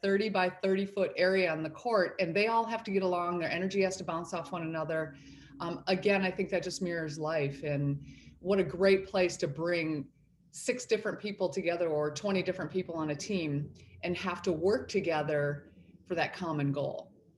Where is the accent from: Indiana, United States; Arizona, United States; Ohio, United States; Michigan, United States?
Michigan, United States; also born or lived in Boston; now in San Diego, United States; Yeah, I'm actually from the Midwestern state of Michigan, which I love. All my family is back there.